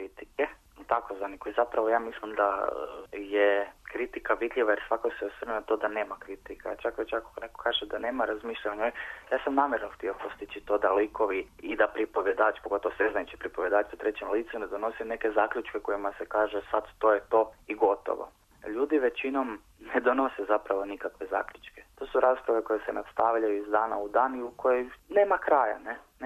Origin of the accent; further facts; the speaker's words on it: Koprivnica, Koprivnica-Križevci County, Croatia; ja sam iz Koprivnice koja je kraj Zagreba, to je Panonska ravnica i to je taj jedan melankolični, mogu reći, način života